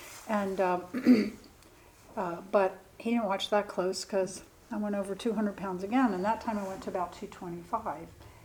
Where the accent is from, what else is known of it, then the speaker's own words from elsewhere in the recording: Easton, Pennsylvania, United States; moved away as an adult; I grew up in Easton, Pennsylvania, across the river. But I was well in my disease when I moved south to Florida. I was 27